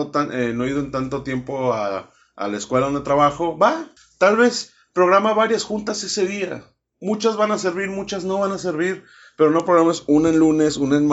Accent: Nuevo León, Mexico; En mi país regiolán.

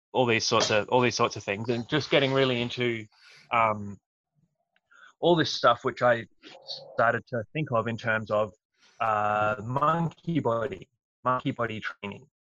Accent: New Zealand; So as a kid, growing up in New Zealand and, you know, running around in the forest and whatever

